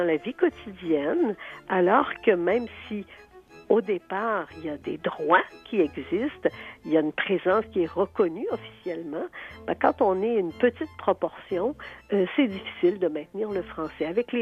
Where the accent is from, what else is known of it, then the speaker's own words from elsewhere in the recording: Quebec City, Quebec, Canada; born there; Moi, je suis née à Québec, une ville entièrement française où on ne rencontrait jamais, sauf quand il s'agissait de touristes, on ne rencontrait jamais de personnes qui s'exprimaient en anglais.